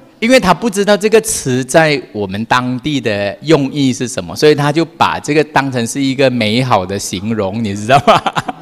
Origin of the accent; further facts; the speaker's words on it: Malaysia; now in Taiwan; 像我们马来西亚人哈，其实有很多中文是比你们差很多的